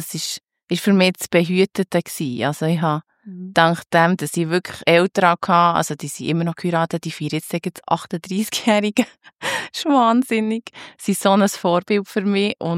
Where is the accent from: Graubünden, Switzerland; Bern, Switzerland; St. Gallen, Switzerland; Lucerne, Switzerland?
Bern, Switzerland; Ich werde jetzt gerade 35. Wahnsinn. Ich habe einen Bruder, also wir sind echt zu zweit aufgewachsen. Im Bernbiet, also wir waren immer in Bern in der Region daheim.